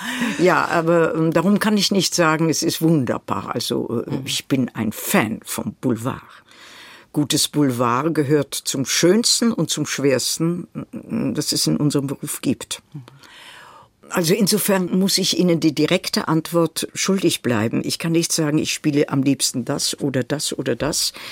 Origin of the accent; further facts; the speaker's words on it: Potsdam, Brandenburg, Germany; born there; also born or lived in Netherlands / Prague, Czechia; Geboren bin ich in Potsdam, im holländischen Viertel, da haben Sie völlig recht. Und dann sind wir von Berlin aus nach Prag gefahren und haben dort ein Jahr gelebt.